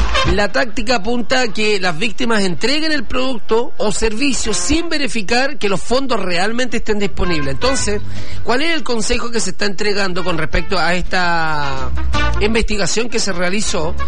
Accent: Viña del Mar, Valparaíso, Chile; Queridos amigos de Valparaíso, Viña del Mar, playa, arena y mar. Somos de Viña del Mar.

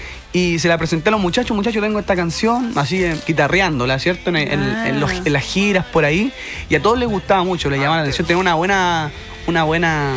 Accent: Limache, Valparaíso, Chile; now in Quilpué, Chile; Somos oriundos de Limache, nosotros con Daniel, somos primos.

